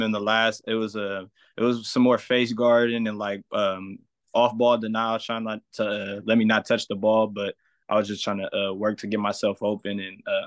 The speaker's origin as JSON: {"language": "English", "town": "Oakland", "region": "California", "country": "United States", "said": "Yeah, so I'm from Oakland, California. That's about 30, 40 minutes away from Prolific Prep."}